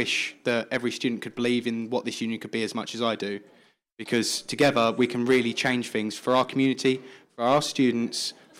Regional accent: Southend-on-Sea, East of England, United Kingdom; I mean, I grew up in Southend in Essex. Like, I'm not saying anything bad against it, but it's a very different place.

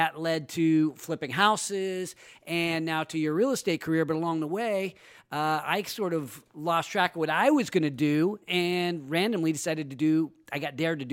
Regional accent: Roseville, California, United States; My hometown is Roseville. I consider the greater Sacramento area our hometown.

